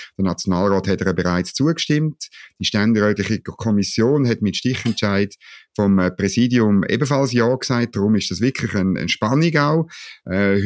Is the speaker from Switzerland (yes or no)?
yes; Switzerland; ich als Schweizer Steuerzahler, ich kann nicht viel ändern in Gaza